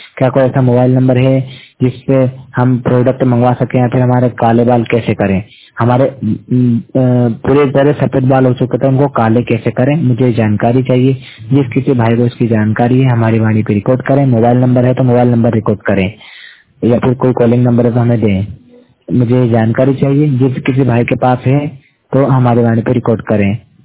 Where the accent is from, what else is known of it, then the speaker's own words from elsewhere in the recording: Indore, Madhya Pradesh, India; और मैं मध्य प्रदेश के इंदौर क्षेत्र का रहने वाला हूँ और मैं 100% ब्लाइंड हूँ।